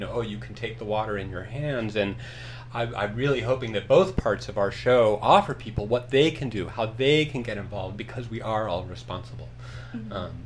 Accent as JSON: {"language": "English", "region": "East Coast", "country": "United States", "tie": "born or raised there", "said": "I grew up on the East Coast, and I didn't realize until I moved out west how much I oriented my geography from where the ocean was."}